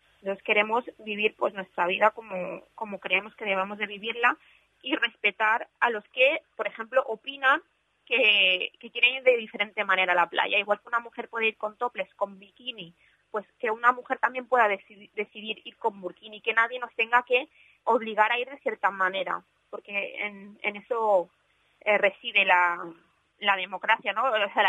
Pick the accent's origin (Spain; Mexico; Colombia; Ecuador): Spain; yo no he hecho ningún proceso migratorio, yo he nacido en España, yo soy española.